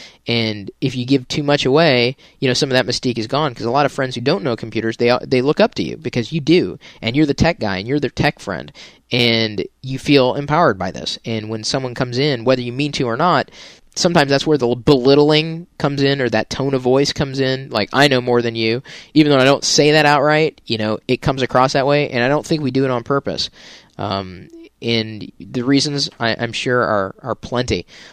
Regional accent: Midwest, United States; A lot of it even boils down to growing up in the Midwest versus growing up in the South where she grew up.

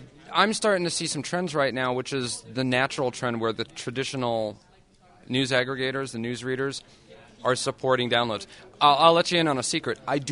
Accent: California, United States; I'm Californian, I guess, and I'm up here in a different place, so I have to be different.

